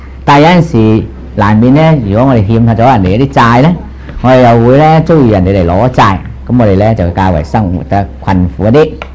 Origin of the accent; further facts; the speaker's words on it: China; 咁三官大帝咧，我哋中国人差唔多每个人都识噶啦